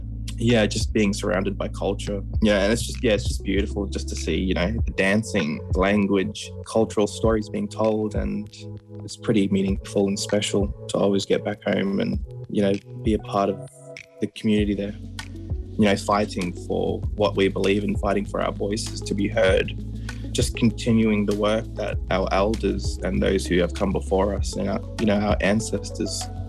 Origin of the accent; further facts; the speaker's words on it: Mackay, Queensland, Australia; now in Brisbane, Australia; And on my father's side, my family come from the Solomons and Vanuatu. Based in Brisbane here, and I grew up in Mackay, up in North Queensland as well.